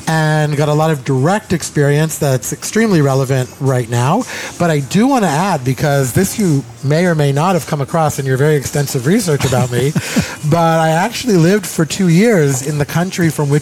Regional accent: California, United States; I grew up in Southern California.

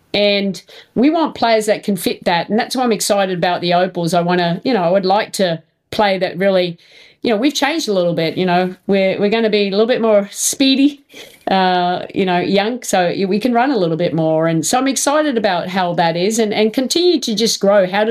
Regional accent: Australia; I'm an Australian coach

